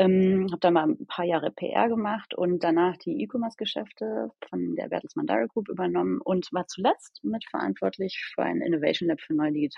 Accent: Mülheim an der Ruhr, North Rhine-Westphalia, Germany; now in Berlin, Germany; Also ich lebe heute in Berlin, aber ich bin geboren in Mülheim an der Ruhr und habe studiert an der Ruhr-Universität Bochum, bin also ein Kind des Ruhrgebiets

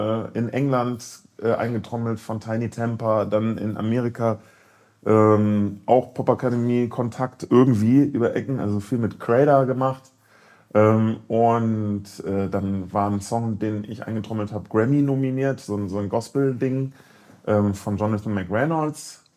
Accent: Hamburg, Germany; Ich komme aus Hamburg

